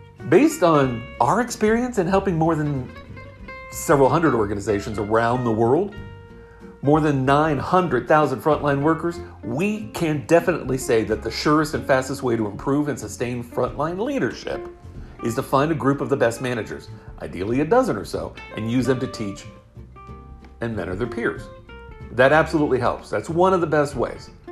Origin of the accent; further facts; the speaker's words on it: Columbus, Ohio, United States; There are situations in my hometown of Columbus, Ohio